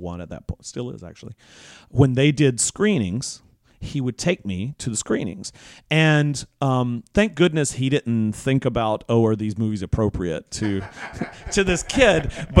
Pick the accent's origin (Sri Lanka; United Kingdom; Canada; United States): United States; Macon, Georgia; I grew up in a relatively small southern town in the 70s. You know, I was born in 68.